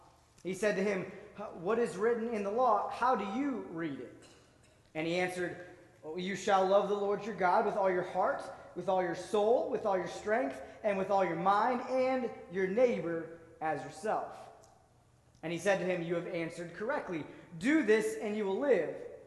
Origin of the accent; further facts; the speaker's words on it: Pittsburgh, Pennsylvania, United States; And since we're all from Pittsburgh, we all are familiar with Mr. Rogers